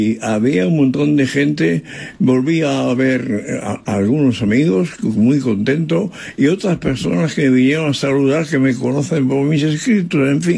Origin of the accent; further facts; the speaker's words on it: France; born there; Spanish is a second language; Bueno, soy francés de nacimiento.